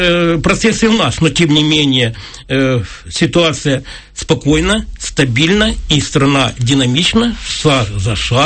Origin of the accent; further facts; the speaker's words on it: Yenakiieve, Donetsk Oblast, Ukraine; я сам с Донбасса. Я в городе Инакиево, окончил школу.